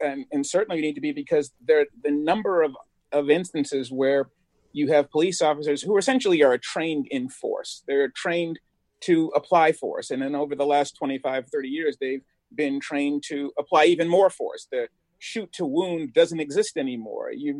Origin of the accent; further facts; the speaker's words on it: Massachusetts, United States; because whenever I tell people I'm from Massachusetts, they tend to think that it's a college campus